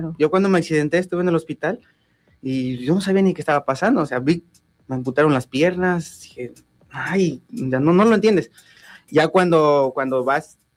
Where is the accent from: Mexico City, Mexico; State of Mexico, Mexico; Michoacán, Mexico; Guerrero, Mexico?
Guerrero, Mexico; Taxco; born there; now in Zacatepec, Mexico; Yo nací en Taxco.